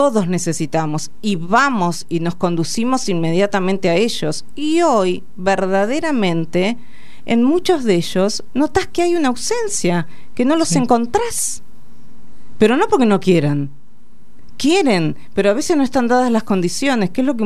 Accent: Carlos Casares, Buenos Aires Province, Argentina; Yo soy de Carlos Casares, provincia de Buenos Aires.

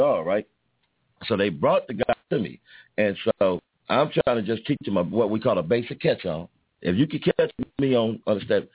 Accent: Richmond, California, United States; I was born here. I was born in Los Angeles, but I was raised in the Bay Area.

